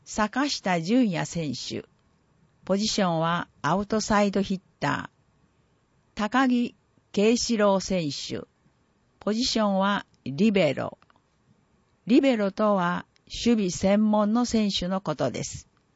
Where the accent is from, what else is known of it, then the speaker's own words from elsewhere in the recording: Hiroshima, Japan; 僕は広島出身なので、小学生の頃から試合を見に行っていて、かっこいいなと思っていました。